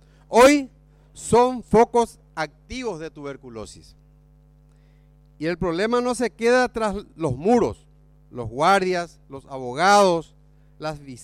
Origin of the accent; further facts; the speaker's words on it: San Pedro, Paraguay; Yo soy de San Pedro. Y en San Pedro sabemos lo que es pelear contra el olvido.